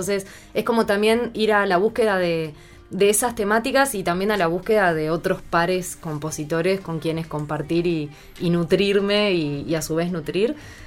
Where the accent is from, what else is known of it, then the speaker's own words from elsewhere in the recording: Las Piedras, Canelones, Uruguay; now in Montevideo, Uruguay; yo también compuse desde mi lugar como residente en Montevideo, porque soy de Las Piedras